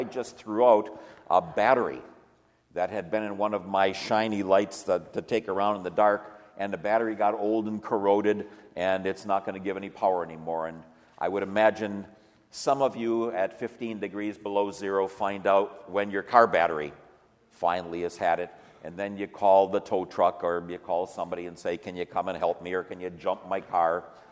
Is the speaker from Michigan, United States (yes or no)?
yes; Detroit, Michigan, United States; And I grew up in Detroit